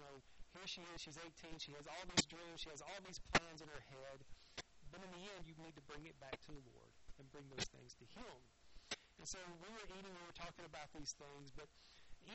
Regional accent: the South, United States; And so, growing up in the South, there was a phrase that I heard a lot

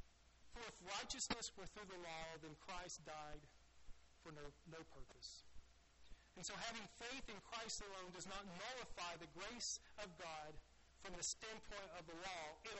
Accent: the South, United States; especially from where I grew up in the South

